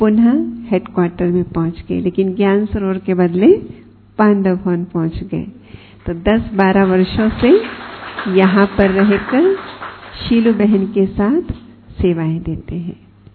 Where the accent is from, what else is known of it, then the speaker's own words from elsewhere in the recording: Nagpur, Maharashtra, India; हम महाराष्ट्र से हैं, नागपुर से हैं